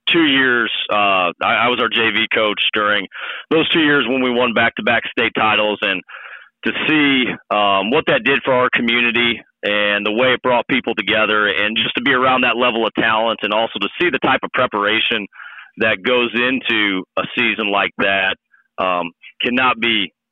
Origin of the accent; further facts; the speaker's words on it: Belleville, United States; I grew up in Belleville born and raised